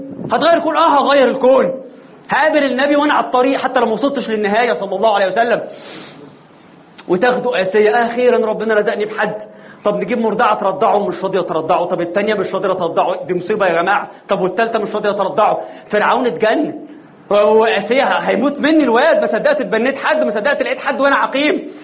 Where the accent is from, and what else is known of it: Egypt